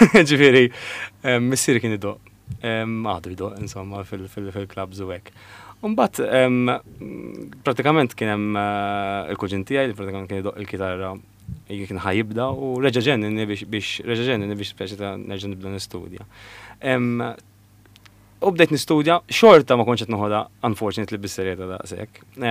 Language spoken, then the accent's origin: Maltese; Bormla, South Eastern Region, Malta; Aħna jiena ġeneralment minn Bormla. Bormlisi, ġifieri, hemm papa minn Birgu, ġifieri aħna minn hemmhekk.